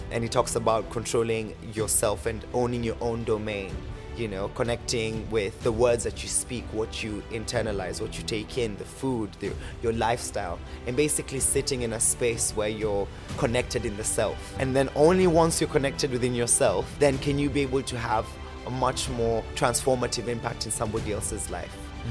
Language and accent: English; Kenya; Born and raised in Kenya. I lived majority of my life there.